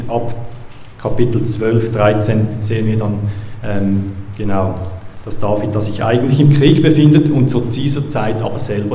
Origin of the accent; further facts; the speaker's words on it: Zurich, Switzerland; accent: Zurich German; German is a second language; Ich selber bin kein Berner, bei mir ist es dann Zürichdeutsch.